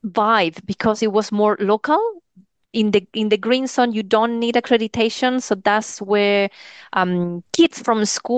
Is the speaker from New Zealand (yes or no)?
yes; New Zealand; even though I'm from New Zealand, I cannot represent New Zealand in any statement.